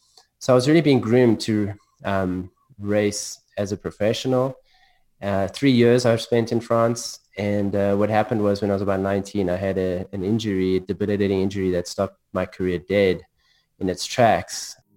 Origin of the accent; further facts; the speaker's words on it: South Africa; You know, I grew up in South Africa, the tip of the African continent. That's my funny accent that you hear. And growing up in South Africa